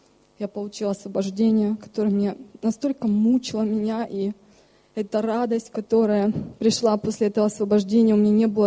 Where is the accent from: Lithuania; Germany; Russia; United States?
Germany; я из Германии.